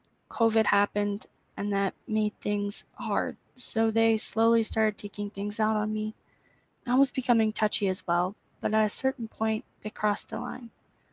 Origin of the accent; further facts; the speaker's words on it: Idaho, United States; I'm from North Idaho.